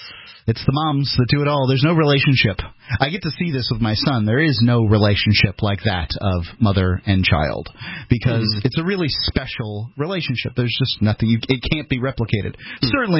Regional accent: the South, United States; I'm from the South originally.

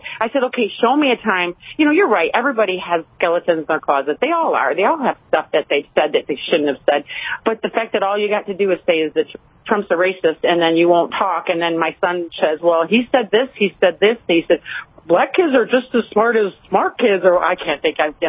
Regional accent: Michigan, United States; the last thing I'll say is I'm from Michigan, and thank you, Lord, for moving me to rural North Dakota during all this craziness.

